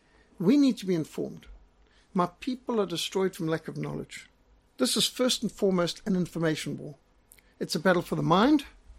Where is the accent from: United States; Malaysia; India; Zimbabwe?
Zimbabwe; I was raised in Rhodesia, and I served in the South African Defence Force.